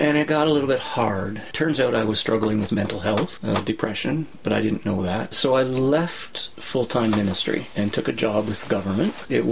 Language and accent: English; Ontario, Canada; my father's side of the family was a farm family. Yep. I grew up in the Niagara region. Cherry orchards, peach orchards, that stuff was around us.